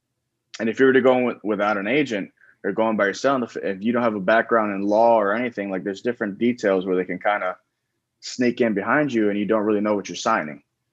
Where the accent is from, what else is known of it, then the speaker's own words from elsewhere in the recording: Florida, United States; I grew up in South Florida. Family didn't have a lot of money